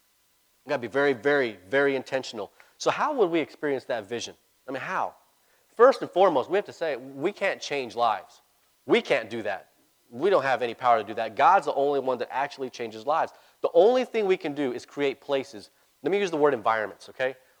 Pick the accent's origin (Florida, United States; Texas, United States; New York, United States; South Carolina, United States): Texas, United States; El Paso; one, it's an El Paso thing. I'm from El Paso.